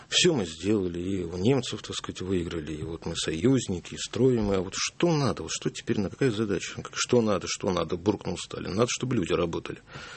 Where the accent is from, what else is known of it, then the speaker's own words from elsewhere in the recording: Kaliningrad, Kaliningrad Oblast, Russia; born there; я там родился в Калининграде